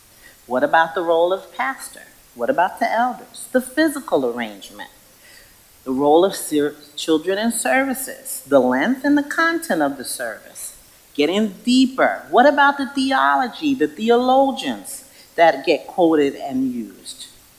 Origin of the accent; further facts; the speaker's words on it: Brooklyn, New York, United States; And I think the fact that I'm from Brooklyn, New York is the most awesome thing about me. And I love New York